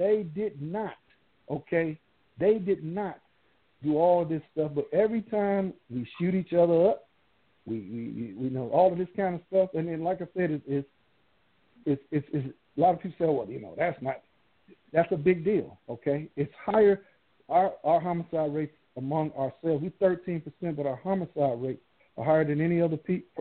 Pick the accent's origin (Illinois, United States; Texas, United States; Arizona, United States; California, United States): Illinois, United States; Chicago; Listen, I grew up in Chicago